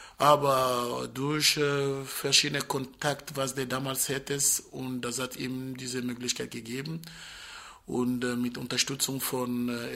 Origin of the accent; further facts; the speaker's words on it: Angola; German is a second language; moved away as an adult; now in Germany; Ich komme aus Angola in Südwestafrika und das ist ein Ex-Kommunistland.